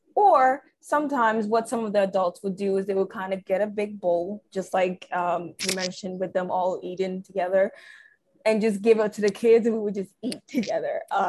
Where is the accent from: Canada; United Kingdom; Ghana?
Ghana; moved away; I grew up back in Ghana in a similar environment where almost everyone in that neighborhood kind of was like, you know, the aunties or whoever, they were almost like your second mom.